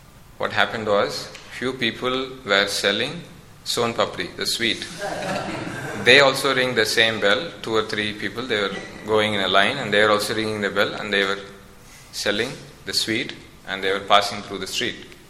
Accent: Kanchipuram, Tamil Nadu, India; Now, in my hometown, my home is actually situated in the main road. It's in Kanchipuram.

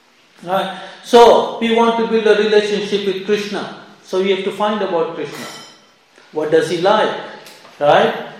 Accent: Fiji; Now, the place where I was living, in Fiji, what they do is, I'm from Fiji, by the way, right?

